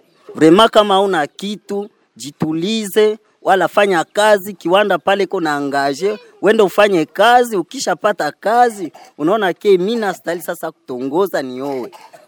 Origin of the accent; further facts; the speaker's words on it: Uvira, South Kivu, DR Congo; mimi natokea Uvira